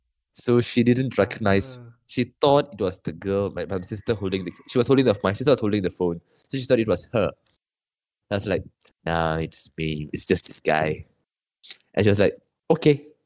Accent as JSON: {"language": "English", "region": "Johor", "country": "Malaysia", "said": "Not that Johorians are not kind. I'm Johorian, right? So when I went there, when I told them that I was from Johor"}